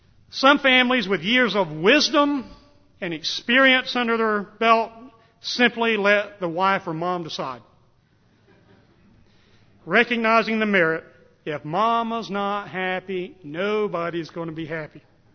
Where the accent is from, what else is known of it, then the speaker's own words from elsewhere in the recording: North Carolina, United States; I grew up in North Carolina, a couple of hours from the beach, 5 hours from the mountain, too far to go for either one of them, I always said.